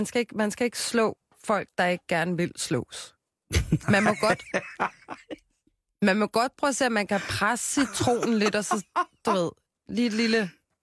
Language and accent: Danish; Copenhagen, Capital Region of Denmark, Denmark; Ja, jeg er fra Christianshavn.